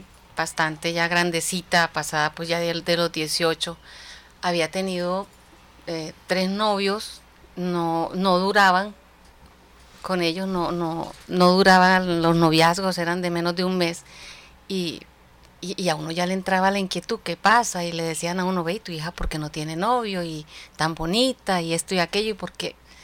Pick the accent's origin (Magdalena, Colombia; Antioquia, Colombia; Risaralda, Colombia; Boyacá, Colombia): Magdalena, Colombia; Santa Marta; Bueno, yo soy de Santa Marta